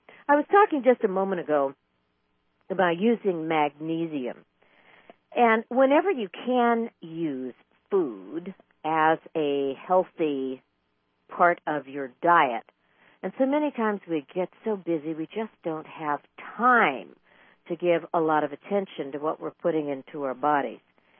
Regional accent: California, United States; Even though I grew up in California, it was just, we had so much fruit, so many different varieties of fruit.

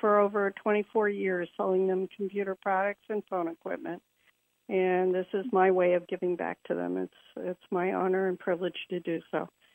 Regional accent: New York, United States; now in Los Angeles, United States; I am originally from New York, moved to Los Angeles a bit ago

